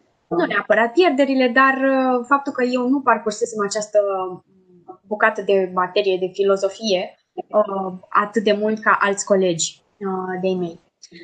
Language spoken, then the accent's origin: Romanian; Târgu Jiu, Gorj County, Romania; pentru că eu sunt din Târgu Jiu